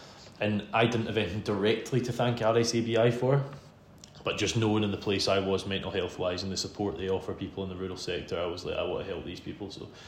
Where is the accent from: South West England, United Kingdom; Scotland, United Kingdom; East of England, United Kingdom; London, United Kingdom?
Scotland, United Kingdom; Isle of Arran; I'm from the Isle of Arran, not the one that's famous for wool, the one that's famous for whiskey. whiskey and tourism.